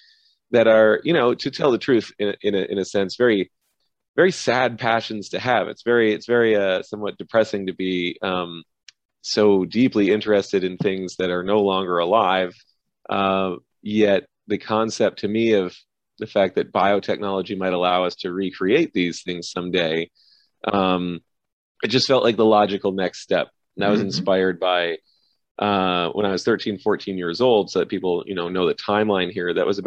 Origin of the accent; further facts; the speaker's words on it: North Dakota, United States; I was born and raised in Western North Dakota, near Theodore Roosevelt National Park.